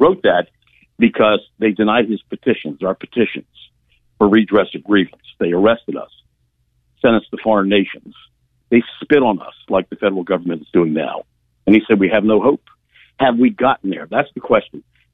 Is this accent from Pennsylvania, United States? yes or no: yes; Philadelphia, Pennsylvania, United States; I'm from Philadelphia, where everyone knows that it was a fraud back then.